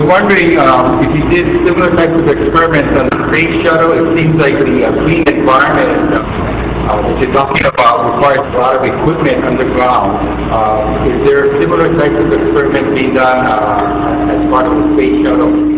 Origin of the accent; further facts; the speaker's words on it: Hawaii, United States; I'm from Hawaii. Can you hear me?